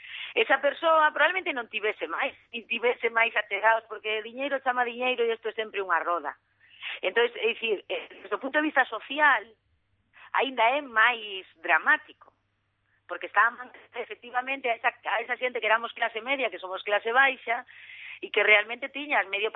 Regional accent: Galicia, Spain; eu lamento como galega

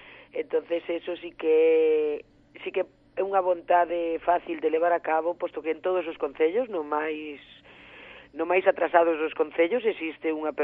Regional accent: Galicia, Spain; como galega do terruño

